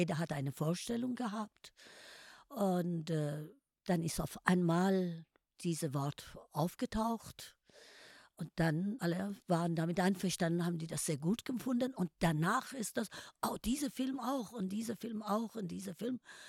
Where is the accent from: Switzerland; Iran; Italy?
Iran; German is a second language; now in Germany; was das in meiner Heimat los ist im Iran